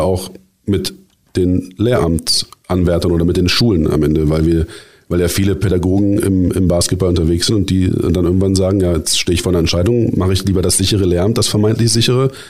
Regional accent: Berlin, Germany; moved away as an adult; now in Bavaria, Germany; Ich bin gebürtiger Berliner. Und bin jetzt seit 2009 nach Abi und Ausbildung in Berlin, bin ich jetzt in Bayern.

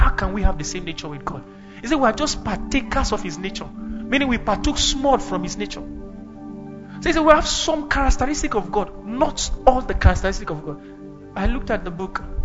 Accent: Kaduna, Kaduna State, Nigeria; I mean, we sat down, we prayed 6 hours straight when we were growing up in Kaduna.

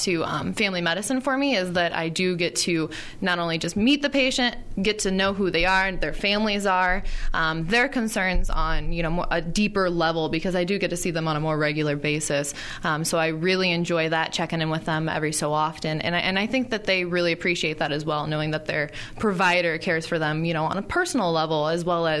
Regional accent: Erie, Illinois, United States; Like I said, born and raised in Erie. Can't imagine going far from that small farm town area.

